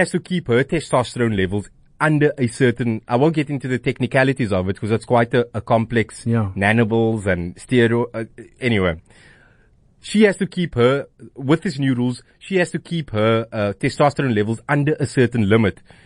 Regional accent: South Africa; So obviously, being a South African, I hope that's the same outcome.

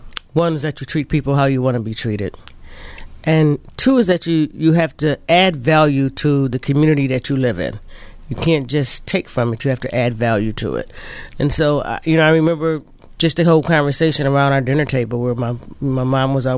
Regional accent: Buffalo, New York, United States; Born and raised in Buffalo. Yeah. School 31, been in high school, Buffalo State College, graduate and undergraduate.

